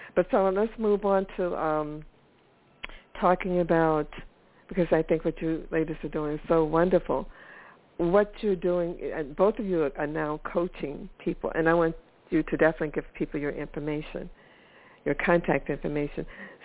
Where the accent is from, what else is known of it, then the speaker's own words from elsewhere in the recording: the South, United States; And I'm from the South originally